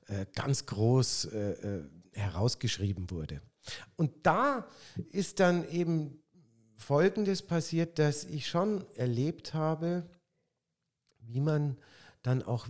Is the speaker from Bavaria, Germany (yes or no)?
yes; Munich, Bavaria, Germany; Ich bin ja quasi als Münchner, bin ich ja da hineingewachsen, sozusagen.